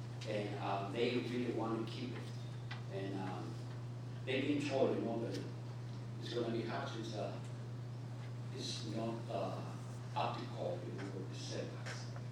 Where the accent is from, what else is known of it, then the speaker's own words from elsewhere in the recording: Greece; I'm representing the owner, and I'm from Greece.